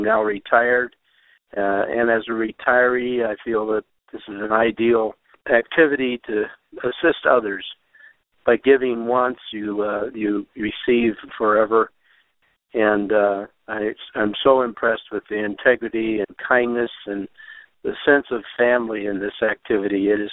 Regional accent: California, United States; from California

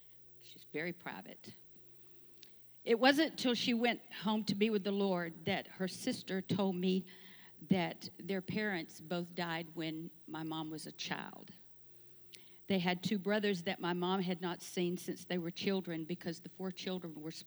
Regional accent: St. Paul, Minnesota, United States; born there; And 15 months later, I was born in St. Paul, Minnesota.

